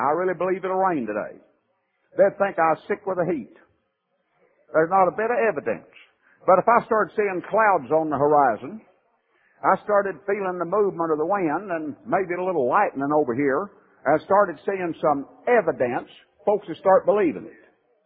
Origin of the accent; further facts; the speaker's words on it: Southern US, United States; I said, well, since I'm a Southerner and Southerners have an inborn love for lost causes